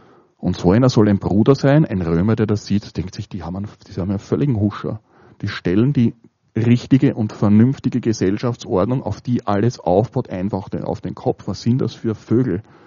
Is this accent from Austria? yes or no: yes; Austria; Als Österreicher könnte man sagen, dann sagen